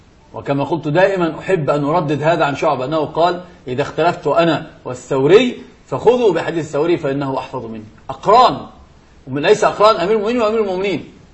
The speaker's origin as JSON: {"language": "Arabic", "country": "Egypt", "said": "هو عندنا أصلا عندنا في مصر العامة يقولون بهذا"}